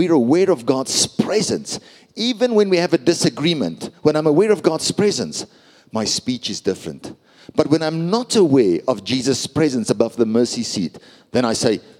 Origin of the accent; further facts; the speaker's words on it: Pretoria, Gauteng, South Africa; first language Afrikaans; English is a second language; I'm Afrikaans, she's English. I'm from Pretoria, she's from Bloemfontein. You know, Afrikaans, Pretoria, people from Pretoria that speak Afrikaans, we even have our own accent. That's how Afrikaans we are.